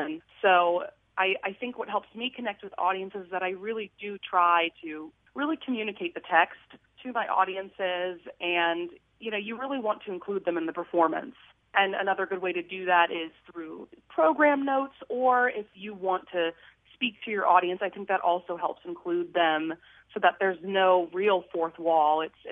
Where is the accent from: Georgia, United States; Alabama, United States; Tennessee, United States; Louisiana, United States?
Louisiana, United States; Destrehan; I grew up in Destrehan, Louisiana.